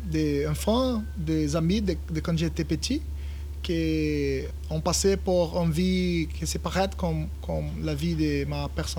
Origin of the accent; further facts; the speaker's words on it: Brazil; French is a second language; je suis brésilien.